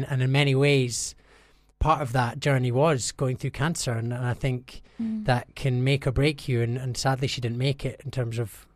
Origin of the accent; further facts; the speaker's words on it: Scotland, United Kingdom; I'm from Scotland, so there was a bit of cultural differences as well.